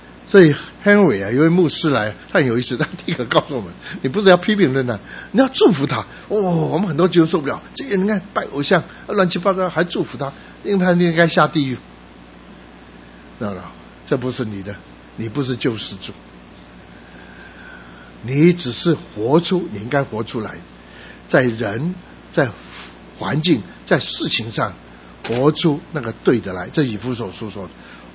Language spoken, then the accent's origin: Chinese; China; now in United States; 我们中国人就中国，我们不舍得花钱跑到里面去看